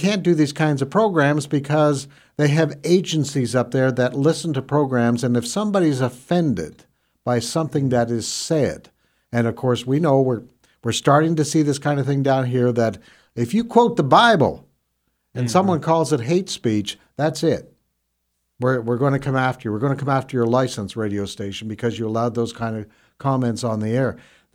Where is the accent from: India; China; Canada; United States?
Canada; most people know that I come from Canada.